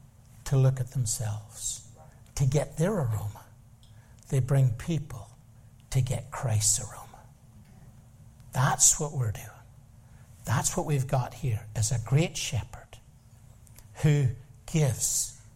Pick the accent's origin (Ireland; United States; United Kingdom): Ireland; I grew up in Ireland, and I grew up beside Paddy Rogers